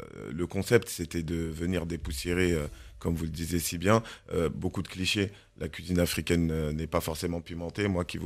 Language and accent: French; Paris, Île-de-France, France; Moi, voilà, je suis né dans Paris 18e. J'ai grandi dans le 19e.